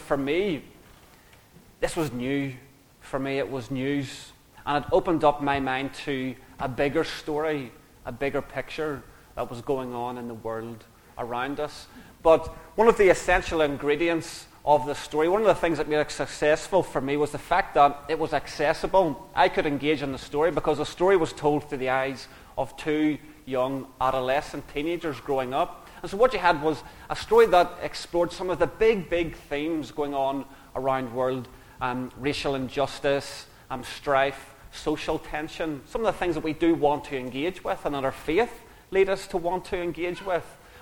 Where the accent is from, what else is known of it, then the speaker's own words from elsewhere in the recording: Lurgan, Northern Ireland, United Kingdom; And maybe you can detect from my accent that I'm not from round these parts. I'm from a place called Lurgan, which is very, very close to Belfast in Northern Ireland.